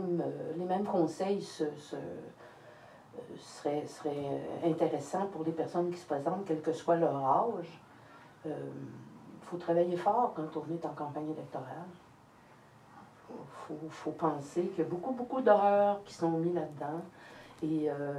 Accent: Saint-Gérard, Quebec, Canada; now in Stratford, Canada; même si j'ai été élevée à Saint-Gérard et que je suis au lac Elgin depuis des décennies

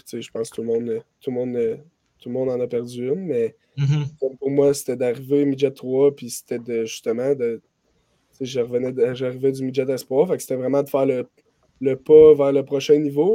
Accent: Drummondville, Quebec, Canada; Je viens de Drummondville. J'ai joué 2 ans pour les Huskies de Rouyn-Noranda à 17 et 18 ans. À 19, avant la saison, j'ai été changé à Gatineau.

